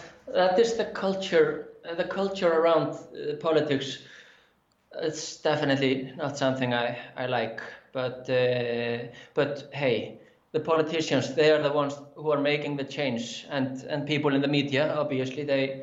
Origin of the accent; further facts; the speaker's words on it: Iceland; English is a second language; also born or lived in United States; I'm from Iceland. I'm actually born in the US. I am 36 years old. So I'm born in the US, but I've lived my life in Iceland.